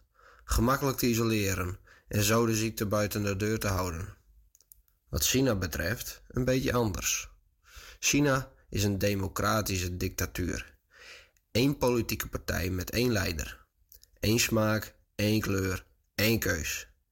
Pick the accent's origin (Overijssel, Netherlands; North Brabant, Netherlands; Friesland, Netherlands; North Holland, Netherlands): Friesland, Netherlands; En dit jaar ben ik thuis, in Nederland, in Friesland.